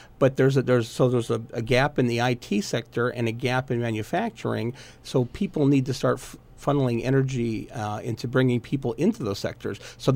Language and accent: English; Pennsylvania, United States; now in Lehigh Valley, United States; because I'm not from Lehigh Valley originally, I'm from up in Luzerne County